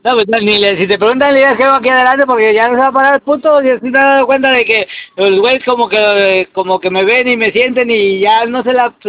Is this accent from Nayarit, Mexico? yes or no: no; Mexico City, Mexico; Yo nací ahí en México, carnal, yo soy chilango, bueno, capitalismo ahí de la Guerrero.